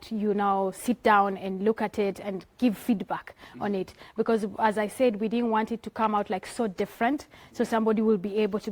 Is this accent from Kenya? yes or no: yes; Kenya; it's quite tricky because I'm from Kenya.